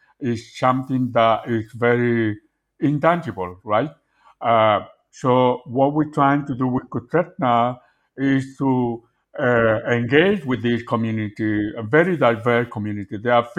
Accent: Spain; now in London, United Kingdom; I'm originally from Spain.

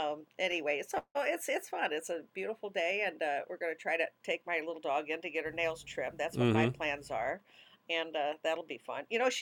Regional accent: Illinois, United States; That's a town near my hometown, Southern Illinois.

